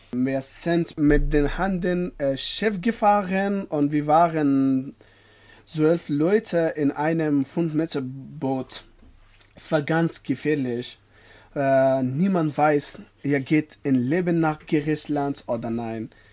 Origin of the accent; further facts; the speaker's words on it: Afghanistan; German is a second language; now in Germany; ich komme aus Afghanistan. Seit 2 Jahren ich wohne in Deutschland.